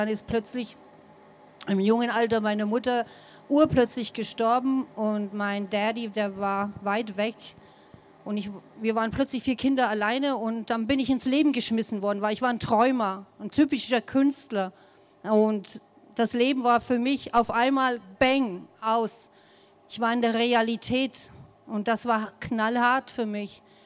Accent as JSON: {"language": "German", "country": "United States", "said": "Wir fragen lieber nicht, wo der Name herkommt, sonst werde ich angegriffen, weil ich komme aus den Staaten."}